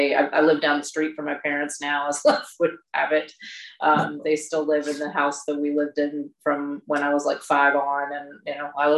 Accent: Midlothian, Virginia, United States; I grew up in Midlothian, which again is kind of a suburb of Richmond.

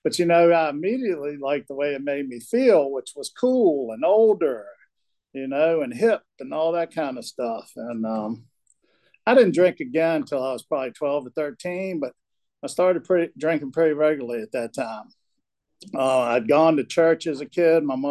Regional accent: Charlottesville, Virginia, United States; I was born and raised down in Charlottesville. So I lived there till I was 30, did a fair amount of damage there.

